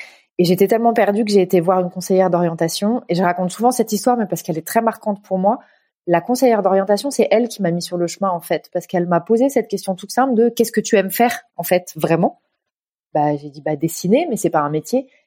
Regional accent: Normandy, France; born there; Je suis née en Normandie, dans la Manche. Où j'ai vécu mes 3 premières années en pleine campagne.

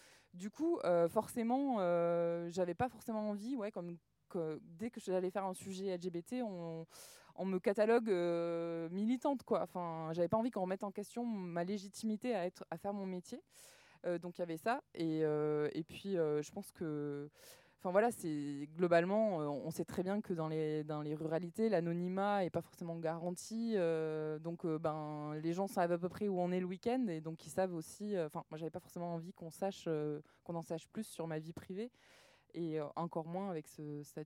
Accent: Occitanie, France; now in Crest, France; Alors, moi, j'ai vécu, on va dire que j'ai grandi dans le Tarn. Après, je suis partie en ville. Et en 2018, j'ai atterri dans la Drôme, à Cré, qui est une ville de 9000 habitants, sur un territoire de 50000 habitants.

